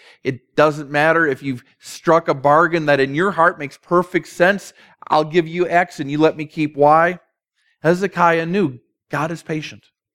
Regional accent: Ireland; Mostly, I'm Irish. And you know how we are.

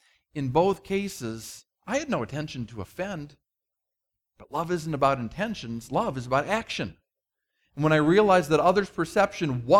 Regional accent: Minnesota, United States; I'm a Minnesota kid. You've gotten to know that, if nothing else, about me. And besides growing up in the Midwest, I grew up with a German mother and a half Danish father.

